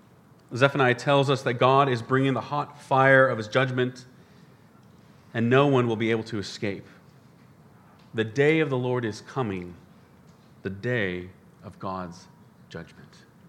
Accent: Spokane, Washington, United States; a fire broke out just west of my hometown of Spokane in Washington State in the U.S.

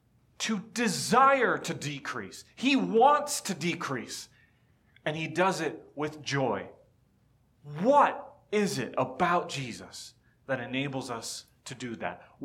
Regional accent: Miami, Florida, United States; I grew up in Miami.

